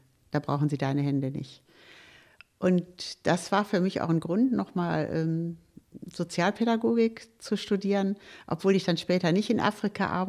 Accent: Germany; Ich bin ja ein anderer Jahrgang, also ich bin ja wirklich im Krieg geboren. Und Deutscher zu sein, deutsch sich zu fühlen, war fast nicht möglich nach dem Krieg.

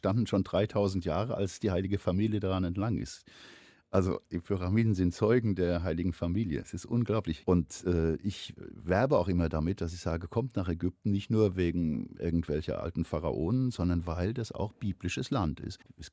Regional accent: Dresden, Saxony, Germany; Ich bin aufgewachsen in Dresden, in der ehemaligen DDR. Also mein Vater war Architekt und hat dort einen Auftrag übernommen.

